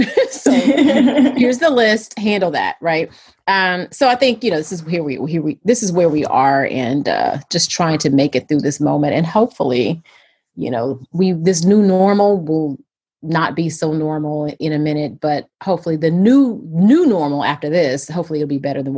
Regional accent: Louisiana, United States; also born or lived in Brooklyn; I'm from Louisiana, lived in Brooklyn. When COVID hit, I actually came home to Louisiana to enjoy some acreage, square footage, and fresh air

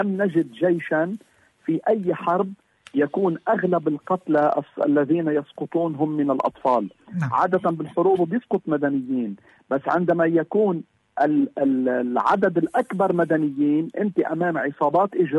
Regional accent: Lebanon; نحن بلبنان نعاني من هذه المتلازمة في الاجتماع السياسي

